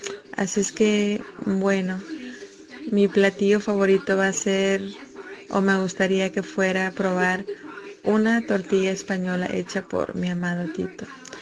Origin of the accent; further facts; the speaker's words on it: Mexico; now in Texas, United States; yo soy mexicana, pero vivo en Texas, en Estados Unidos, hace muchísimos años ya.